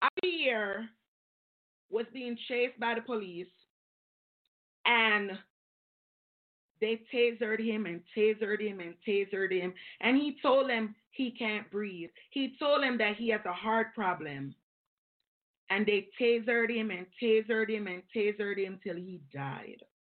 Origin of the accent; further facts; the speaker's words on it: Jamaica; now in United States; Now, we have a lot of Jamaicans like myself living in America. And nobody cares we're Jamaican when they pull us over.